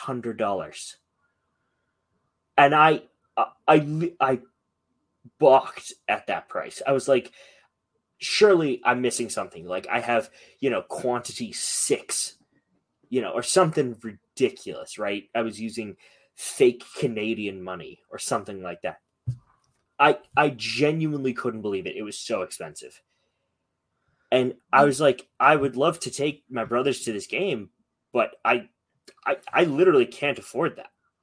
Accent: Ireland; I'll just be like a leprechaun, but like unlike Notre Dame's mascot, I'm actually Irish.

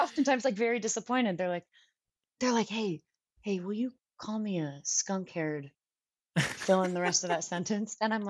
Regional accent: Los Angeles, California, United States; accent: California; I think I've tried to hide my California accent for most of my life. I don't know why I had I was born with some sort of shame around being from LA.

